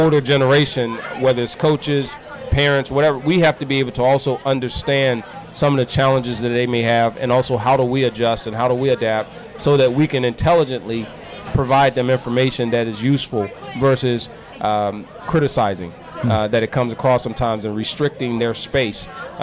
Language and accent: English; Michigan, United States; also born or lived in Virginia; I was born and raised in Virginia, but I grew up in Michigan.